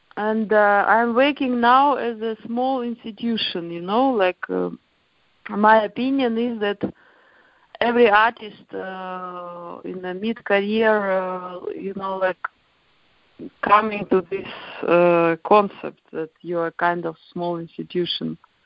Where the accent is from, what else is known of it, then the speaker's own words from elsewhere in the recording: Russia; now in Netherlands; I came from Russia, and in Russia there is no existing such initiatives.